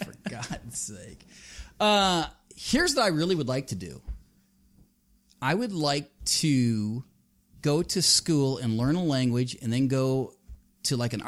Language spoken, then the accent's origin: English; United States; I have no, really, I'm just an American guy. I know nothing about soccer.